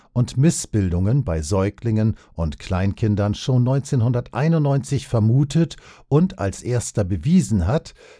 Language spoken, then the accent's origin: German; Husum, Schleswig-Holstein, Germany; in einem Alten- und Pflegeheim in meiner Heimatstadt Husum an der Nordsee